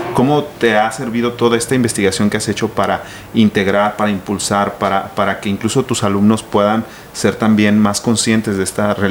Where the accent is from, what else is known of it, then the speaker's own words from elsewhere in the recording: Mexico City, Mexico; Yo propiamente soy migrante, como bien mencionas, yo vengo de la Ciudad de México, yo me enfrenté a un choque cultural, yo llegué creyendo que el DF era lo máximo, en su momento todos le llamamos el DF, y llegué aquí, yo era el chilango